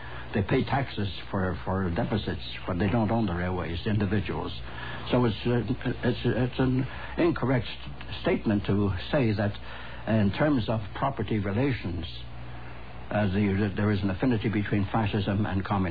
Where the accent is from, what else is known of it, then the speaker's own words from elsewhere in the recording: Canada; born there; Well, I was born in Canada. I intend to live and die in Canada.